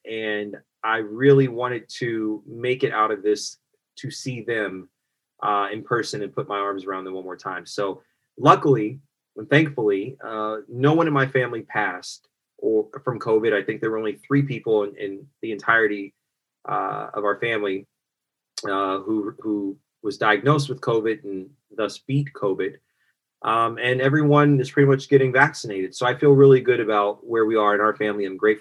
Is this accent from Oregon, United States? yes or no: no; Kansas, United States; I don't know if the great and powerful was a reference to my time in me growing up in Kansas